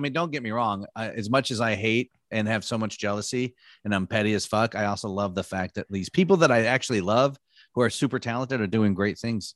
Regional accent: Michigan, United States; And you know, I grew up in Michigan, and we would drive up to Toronto a lot and go see comedy there in Detroit.

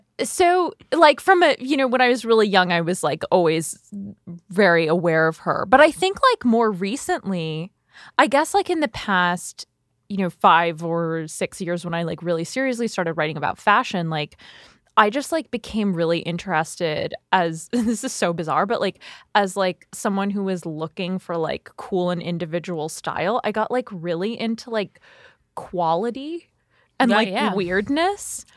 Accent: East Coast, United States; I grew up on the East Coast

